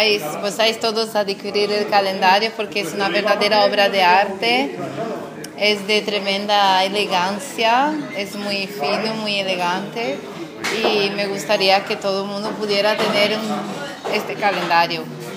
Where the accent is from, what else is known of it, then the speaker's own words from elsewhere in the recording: Brazil; también soy brasileña.